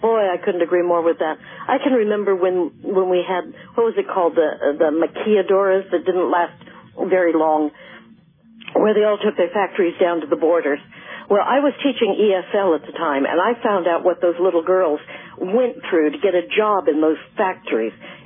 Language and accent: English; California, United States; Well, let's go back to Southern California. I'm a Californian.